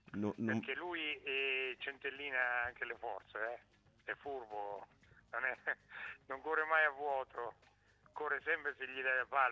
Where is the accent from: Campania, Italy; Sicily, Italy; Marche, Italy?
Marche, Italy; Sì, ma sono un marchigiano.